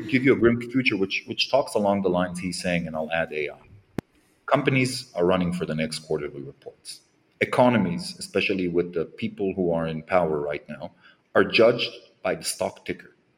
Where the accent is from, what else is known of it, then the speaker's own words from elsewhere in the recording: Israel; And I'm coming again from Israel. We have extreme costs of living and everything.